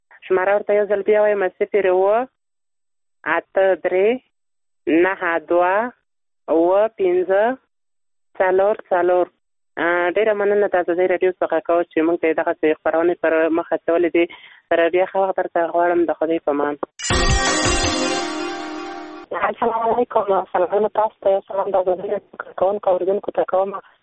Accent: Nangarhar, Afghanistan; د ننګرهار ولایت څخه.

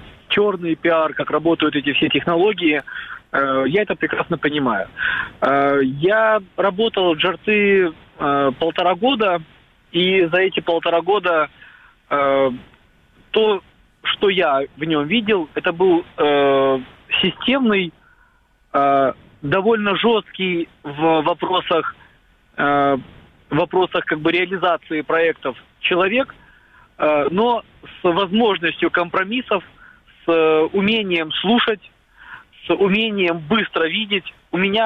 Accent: Crimea, Ukraine; я крымчанин

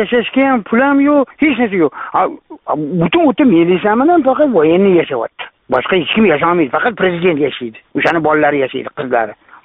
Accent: Tashkent, Uzbekistan; now in Saint Petersburg, Russia; Hozir men Piterda yashayapman. Toshkentlikman. Men 5 yildan beri shu yerda yashayapman.

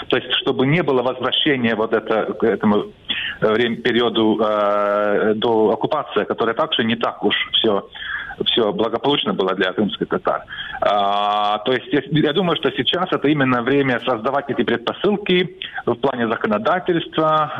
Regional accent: Estonia; Например, я эстонец, мне нет смысла говорить об эстонцах как о коренном народе, потому что у нас есть свое государство, где мы в большинстве.

